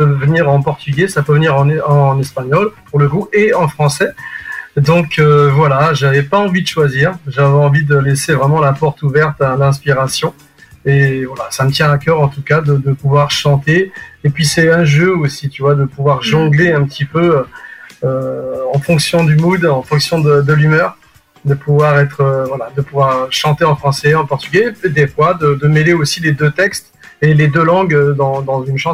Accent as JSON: {"language": "French", "country": "France", "tie": "born there", "said": "je suis d'origine portugaise. Donc, mes parents sont portugais, venus travailler en France. Et moi, je suis né en France. Donc, voilà, je suis donc aussi français, je suis portugais."}